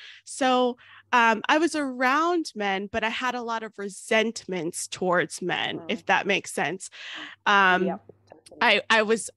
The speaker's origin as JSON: {"language": "English", "region": "Florida", "country": "United States", "also_born_or_lived": "New York", "said": "New York was my last couple of years, and then I moved back home. I'm from Florida, so This is home for me."}